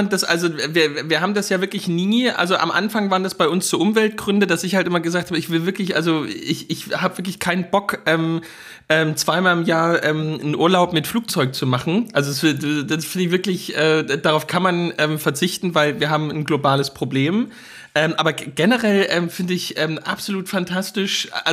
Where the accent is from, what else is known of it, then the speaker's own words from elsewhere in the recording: Dresden, Saxony, Germany; bei uns hieß es immer von Miami Pieschen bis zur Côte d'Azur. Das war so sind wir in Dresden aufgewachsen